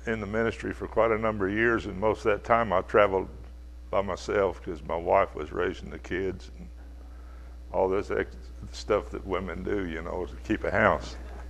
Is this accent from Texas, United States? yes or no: yes; Texas, United States; They forgot I was from Texas. my son's 6'6", so we do grow big down there.